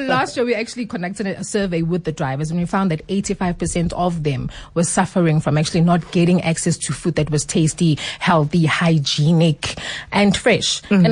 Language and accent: English; Johannesburg, Gauteng, South Africa; also born or lived in Ladysmith; I'm from Ladysmith, KZN, and I grew up in Johannesburg.